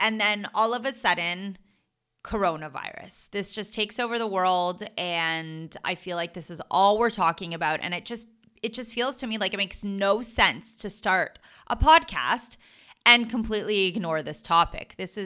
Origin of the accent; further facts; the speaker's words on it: Canada; moved away as an adult; now in Israel; I'm Canadian born, Canadian raised, and I moved to Israel when I was 21